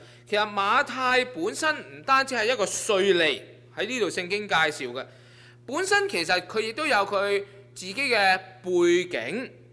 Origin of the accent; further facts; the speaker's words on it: China; 这个也是很普遍的一个现象的，譬如我们中国人都好啦，传统的中国人